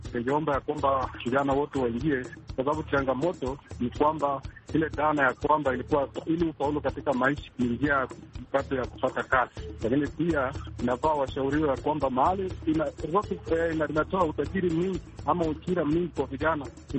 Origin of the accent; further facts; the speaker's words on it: Eldoret, Uasin Gishu County, Kenya; natoka mji wa Eldoret.